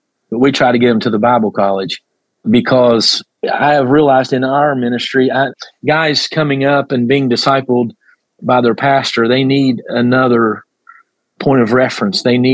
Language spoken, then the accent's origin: English; Appalachia, United States; growing up in Appalachia, there is a difference